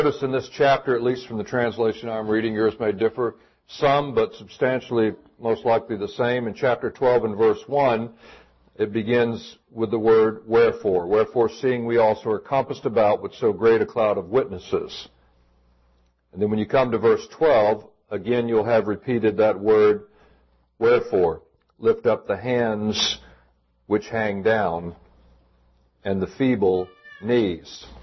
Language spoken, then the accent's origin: English; Florida, United States; I'm from Florida, and I live, my wife and I, just a little bit north of Orlando